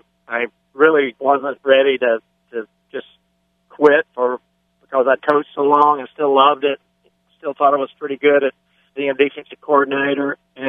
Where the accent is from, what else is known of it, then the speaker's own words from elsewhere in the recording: Mississippi, United States; also born or lived in Nebraska; I'm from Mississippi and Nebraska, and all of a sudden I'm in, what was really a culture shock, but lived downtown by the Forum and took the subway and kind of got fell in love with Montreal.